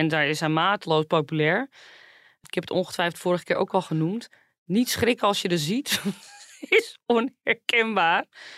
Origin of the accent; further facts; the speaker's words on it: Zaandam, North Holland, Netherlands; Ik kom natuurlijk zelf uit Zaandam en Margriet ook.